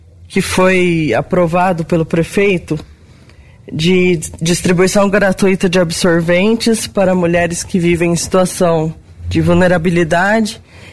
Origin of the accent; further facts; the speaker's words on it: Brazil; Porque eu acho que essa era a nossa maior qualidade enquanto brasileiro, né?